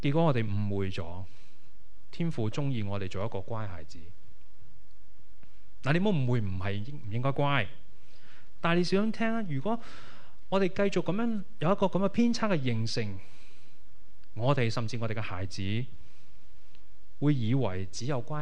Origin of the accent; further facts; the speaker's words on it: Hong Kong; 你知道我哋香港人咧几攰都系攞住部机噶嘛